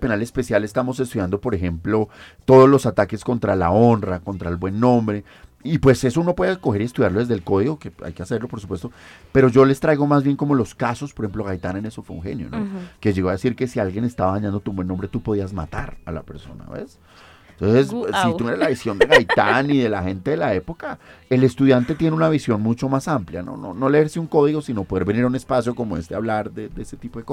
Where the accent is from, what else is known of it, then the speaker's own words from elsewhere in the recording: Colombia; creo que tenemos un deber como colombianos de informarnos sobre nuestra historia